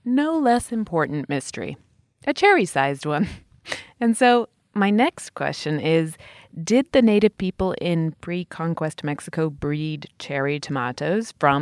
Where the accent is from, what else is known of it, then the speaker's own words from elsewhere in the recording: England, United Kingdom; When I was a little kid growing up in England